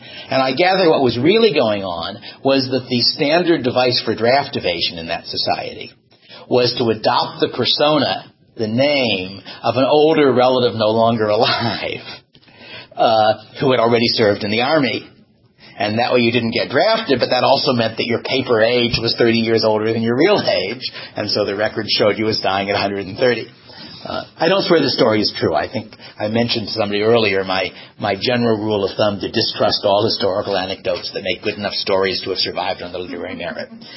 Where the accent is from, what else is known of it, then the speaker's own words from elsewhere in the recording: United States; I said, I'm an American.